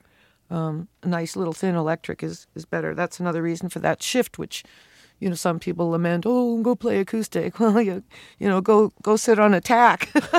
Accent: Fort Macleod, Alberta, Canada; born there; also born or lived in many towns; I grew up in a lot of towns. I was born in Fort McLeod, Alberta, which is where the prairie begins to roll, and in the distance there are the mountains

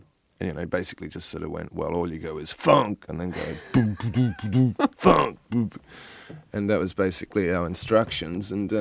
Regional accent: Australia; The fact that we're an Australian group we were kind of the local joke in that respect, there was an Australian group trying to do something.

